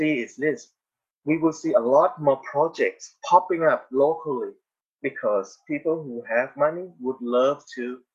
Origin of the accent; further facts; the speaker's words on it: Thailand; English is a second language; maybe because I came originally from Thailand, so I able to notice this.